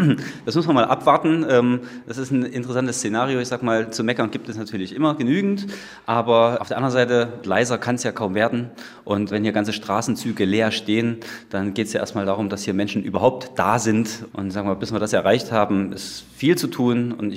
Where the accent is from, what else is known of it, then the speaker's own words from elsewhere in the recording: Zeitz, Saxony-Anhalt, Germany; Ich bin geboren in Zeitz, es ist meine Heimatstadt. Bin dann aus Frust natürlich irgendwann weggezogen, wollte studieren und bin nach 10 Jahren zurückgekommen